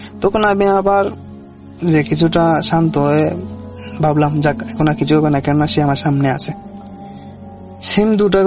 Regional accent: Dowarabazar, Sylhet Division, Bangladesh; আমার বাড়ি সিলেট দোয়ারা বাজার থানা লক্ষ্মীপুর ইউনিয়নের কোন এক গ্রামে।

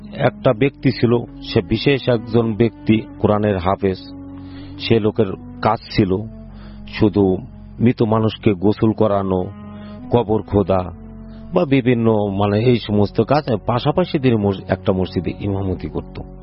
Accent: Faridpur, Dhaka Division, Bangladesh; জি, আমি ফরিদপুর থেকে আসছি।

